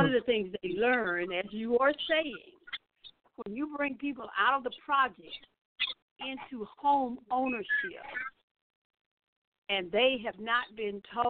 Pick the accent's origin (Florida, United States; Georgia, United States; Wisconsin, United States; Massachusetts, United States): Georgia, United States; Macon; one of the first homes that I bought in my hometown of Macon, Georgia